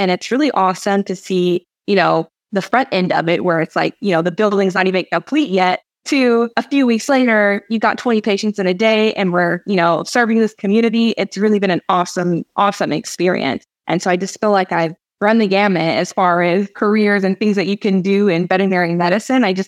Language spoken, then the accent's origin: English; Texas, United States; now in Arizona, United States; Like I'm from Texas and right now, like I said, I'm in Arizona